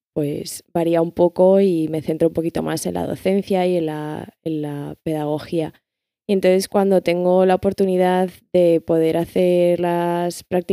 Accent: Galicia, Spain; moved away as an adult; now in Madrid, Spain; Pues yo soy gallega

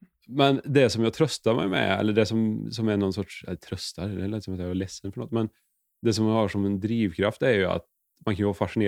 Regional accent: Säffle, Värmland, Sweden; Och för att det blev ett liv som jag inte hade föreställt mig när jag växte upp i Säffle.

